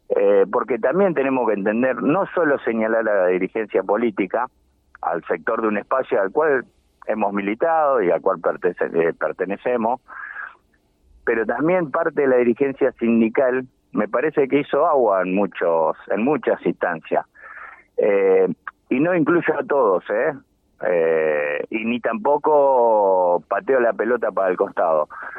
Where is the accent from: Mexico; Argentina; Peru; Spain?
Argentina; Mira, como argentino, orgullosamente argentino, como patriota